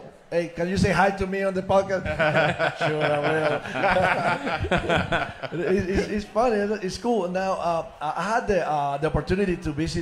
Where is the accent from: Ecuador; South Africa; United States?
Ecuador; English is a second language; You know, I'm from Ecuador.